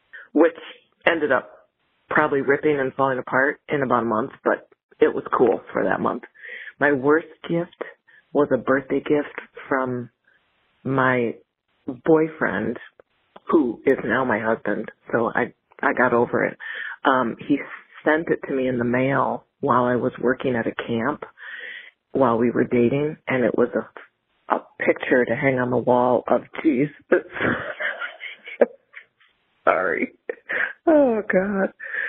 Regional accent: Illinois, United States; now in Minnesota, United States; I'm from Southeast Minnesota and grew up in Illinois.

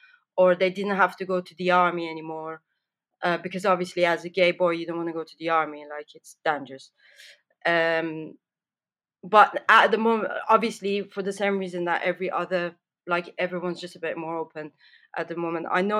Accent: Tehran, Tehran Province, Iran; Tehran has always been really different from everywhere else. And I grew up in Tehran. I didn't really know about other places.

